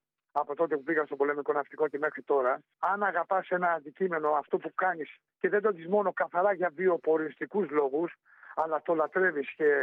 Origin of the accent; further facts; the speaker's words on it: Salamina, Attica, Greece; Λοιπόν, είμαι από τη Σαλαμίνα. Είμαι από τη Σαλαμίνα.